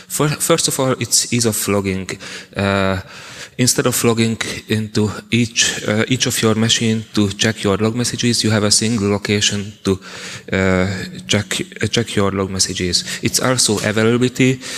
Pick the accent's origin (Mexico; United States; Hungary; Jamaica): Hungary; English is a second language; from Hungary, evangelist at Balabit, developers of Syslog.ng.